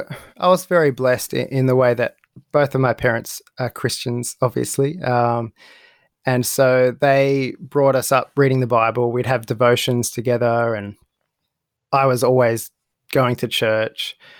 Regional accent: Penrith, New South Wales, Australia; also born or lived in Minchinbury; I think, for most of my life, I've been a Westie, so around Penrith from about year eight. But before that, we actually, I was living in Minchinbury when I was younger

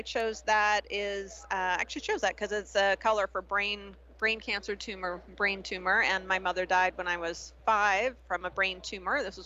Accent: Canada; one in Canada, I'm from Canada.

